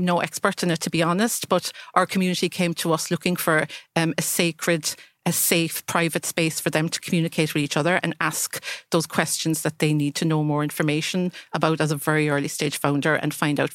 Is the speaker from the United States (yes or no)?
no; Cork, Munster, Ireland; moved away as an adult; now in London, United Kingdom; My background, I'm from Cork.